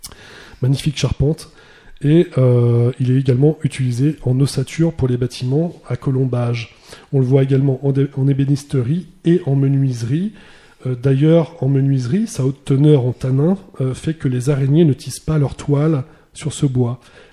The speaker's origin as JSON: {"language": "French", "region": "Île-de-France", "country": "France", "tie": "born or raised there", "said": "dans un massif forestier dont je suis originaire, la forêt de Montmorency, dans le Val d'Oise."}